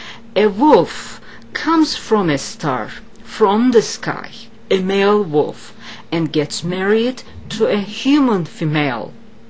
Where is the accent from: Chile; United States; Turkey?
Turkey; Istanbul; English is a second language; I am from Istanbul. Istanbul is by the sea, by the water